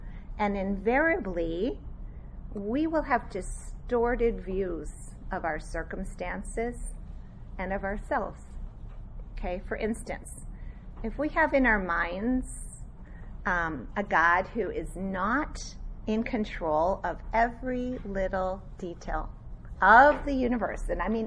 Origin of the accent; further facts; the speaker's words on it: Alberta, Canada; also born or lived in Minnesota, United States / Ontario, Canada; I grew up in really cold country. Okay, I was born in Minnesota. That gets cold. Then we moved to Alberta, Canada. That gets really cold. And then we moved later to Ontario, Canada.